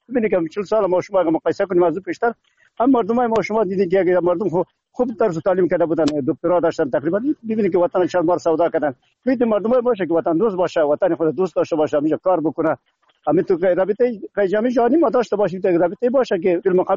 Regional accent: Afghanistan

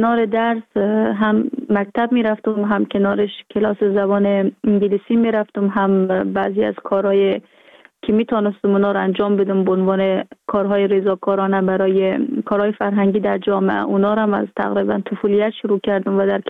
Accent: Herat, Afghanistan; born there; در ولایت هرات متولد شدم و در افغانستان رشته تکواندو را شروع کردم

